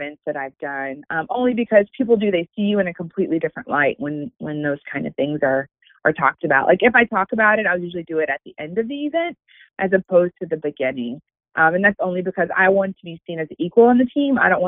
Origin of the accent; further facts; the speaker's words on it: Lubbock, Texas, United States; I'm from Lubbock, Texas, and for the longest time, there was maybe one or two GRT that lived in Lubbock